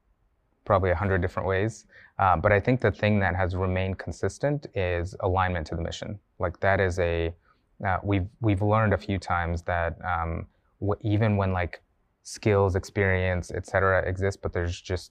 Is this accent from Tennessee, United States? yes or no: no; Sacramento, California, United States; So I grew up in Sacramento.